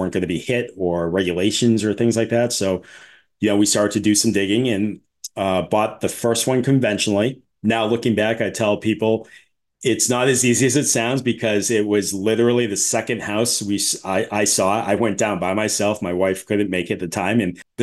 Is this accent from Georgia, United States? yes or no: no; Boston, Massachusetts, United States; So that's when I kind of moved back north. You know, I'm from the Boston area.